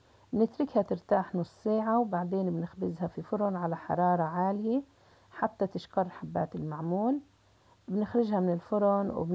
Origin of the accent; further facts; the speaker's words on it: Tulkarm, West Bank, Palestine; أنا من فلسطين، من مدينة تولكرم.